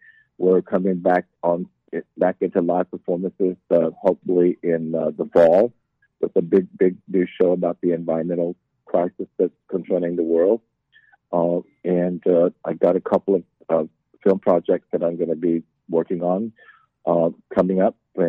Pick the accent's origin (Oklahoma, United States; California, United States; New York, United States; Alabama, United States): Oklahoma, United States; Anadarko; also born or lived in Lawton; I was born down at the Indian Hospital down at Lawton. I think almost all of us, our generation, are born down there. But I grew up in Anadarko in the late 40s and the 50s, definitely.